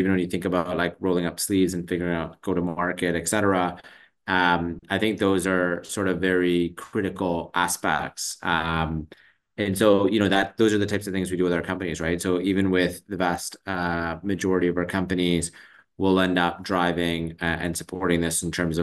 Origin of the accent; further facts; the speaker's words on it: Vancouver, British Columbia, Canada; I grew up in Vancouver, but my parents are actually refugees from East Africa.